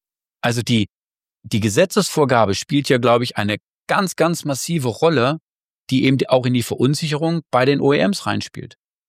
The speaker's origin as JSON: {"language": "German", "region": "Saxony", "country": "Germany", "tie": "born there", "said": "Ich bin selbst im Erzgebirge geboren und der Name bringt es irgendwie schon mit."}